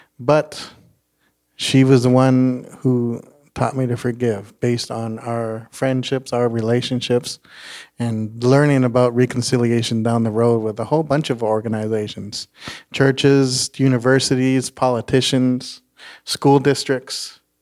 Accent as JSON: {"language": "English", "town": "Kwantlen First Nation", "region": "British Columbia", "country": "Canada", "said": "I'm so proud I'm from Kwantlen First Nation, and that this is my history, this is mom's history"}